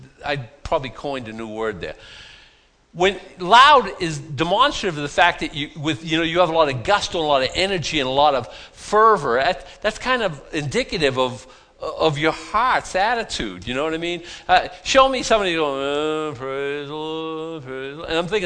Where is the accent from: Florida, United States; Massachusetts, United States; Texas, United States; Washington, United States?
Massachusetts, United States; Boston; I grew up in Boston. We don't have any around here, but like, you know, there was Hyde Park and Brighton where I lived